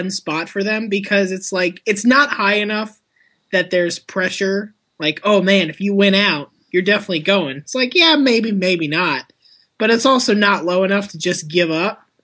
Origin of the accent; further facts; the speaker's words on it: Florida, United States; Did I mention I'm from Florida?